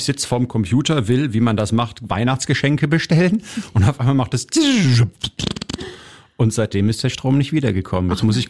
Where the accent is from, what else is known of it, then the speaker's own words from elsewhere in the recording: Frankfurt am Main, Hesse, Germany; born there; Geboren bin ich in Frankfurt am Main tatsächlich.